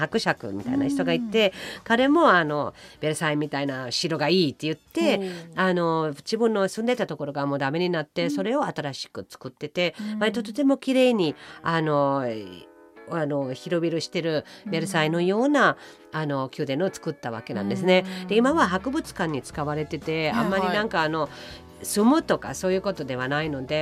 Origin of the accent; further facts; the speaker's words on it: Karlsruhe, Baden-Württemberg, Germany; Japanese is a second language; 私生まれ育った南ドイツのカルスルーエという町なんですけど